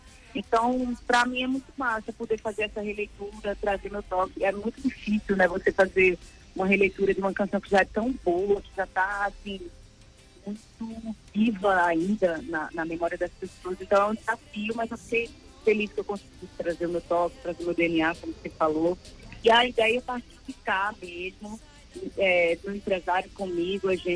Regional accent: Northeast Region, Brazil; eu como nordestina

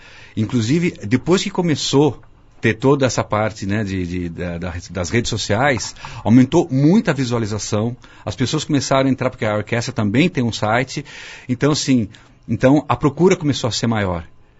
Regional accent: Campinas, São Paulo, Brazil; eu quando era moleque aqui em Campinas, né?

